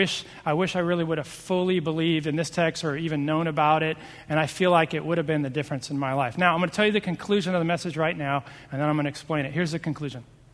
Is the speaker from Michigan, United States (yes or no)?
no; Seattle, Washington, United States; When I grew up in Seattle, and one day, I think I was a senior in high school